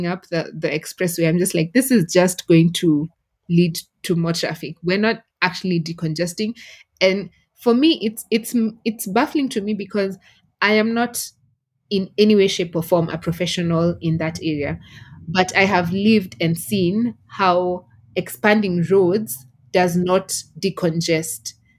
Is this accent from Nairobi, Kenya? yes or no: yes; Nairobi, Kenya; I used to live on Thika Road. I grew up on Thika Road. And I remember in high school, I went to day school.